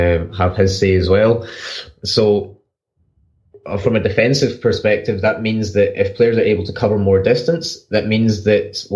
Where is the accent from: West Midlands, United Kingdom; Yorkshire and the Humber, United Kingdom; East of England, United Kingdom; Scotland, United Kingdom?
Scotland, United Kingdom; accent: Scottish; my Scottish accent is just butchering all of Johan Cruyff's legacy here.